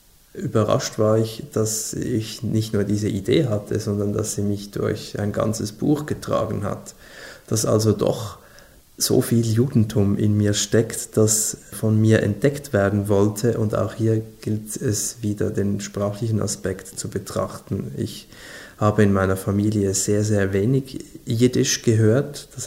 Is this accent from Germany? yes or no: no; Switzerland; was man als Schweizer bei seinen temporären Aufenthalten in Deutschland erlebt.